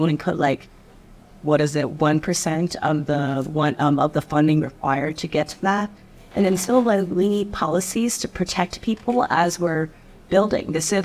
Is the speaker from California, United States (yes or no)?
yes; San Francisco, California, United States; I come from San Francisco